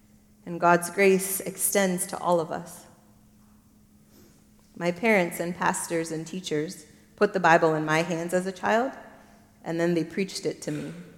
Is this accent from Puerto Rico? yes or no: no; Papua New Guinea; also born or lived in Kenya / Madagascar; now in Grand Rapids, United States; My family is very Lutheran. And I'm a Malagasy daughter, and I was raised in the Lutheran Church in Papua New Guinea and Kenya. And now I find myself in the Reformed tradition in Grand Rapids, Michigan.